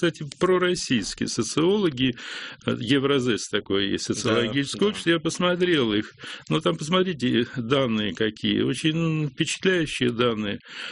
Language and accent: Russian; Odesa, Odesa Oblast, Ukraine; ну, как одессит вам скажу